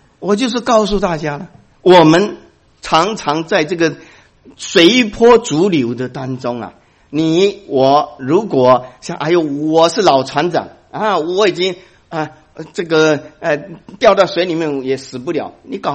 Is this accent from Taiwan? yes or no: yes; Taiwan; 我是台湾来的啊，你们知道，讲得清楚，因为我台湾的背景，就讲台湾的例子比较容易讲。